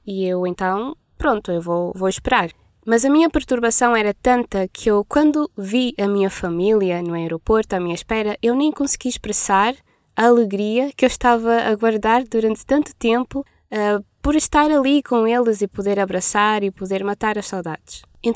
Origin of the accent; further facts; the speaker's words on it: Cape Verde; Bem, que eu sou cabo-verdiana, vocês já sabem, e pelas circunstâncias da vida, há quase 3 anos eu não estava com a minha família.